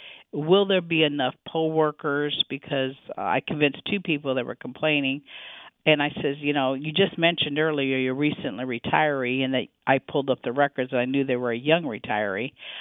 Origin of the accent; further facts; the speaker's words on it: Tucson, Arizona, United States; I was born and raised here in Tucson, so I'm a native Tucsonan.